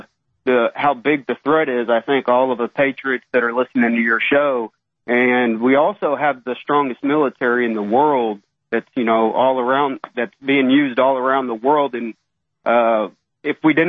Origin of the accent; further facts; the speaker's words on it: Kansas City, United States; Yeah, I'm from Kansas City, and, you know, we had a lot of gangs that we went to school with.